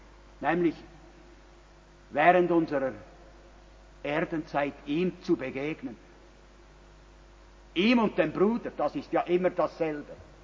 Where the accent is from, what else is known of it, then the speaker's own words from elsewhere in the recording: Bern, Switzerland; Damit sind wir Berner alle einverstanden.